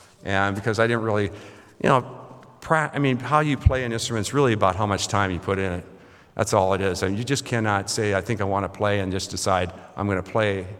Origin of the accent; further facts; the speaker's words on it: Minnesota, United States; I grew up in Minnesota, so when you blew it and you're out in the winter cold, you blew out